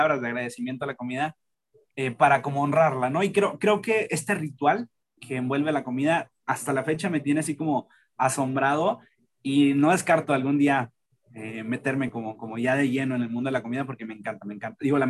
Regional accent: Nuevo Laredo, Tamaulipas, Mexico; yo soy de Nuevo Laredo y estudié medicina en Monterrey, en la UNL, en la Facultad de Medicina de allá.

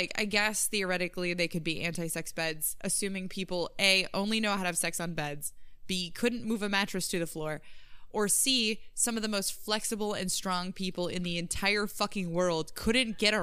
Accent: Midwest, United States; I'm from the Midwest.

